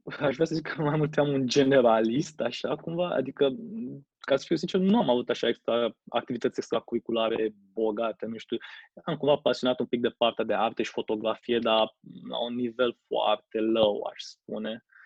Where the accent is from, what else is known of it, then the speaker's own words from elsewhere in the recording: Bucharest, Romania; sunt din București